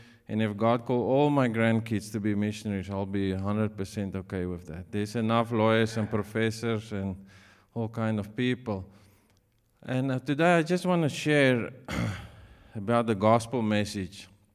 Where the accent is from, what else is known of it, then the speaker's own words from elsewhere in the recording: South Africa; We are originally from South Africa.